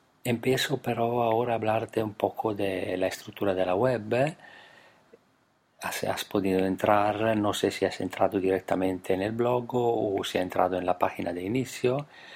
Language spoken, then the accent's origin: Spanish; Italy; Spanish is a second language; now in Spain; Soy italiano, vivo y trabajo en España.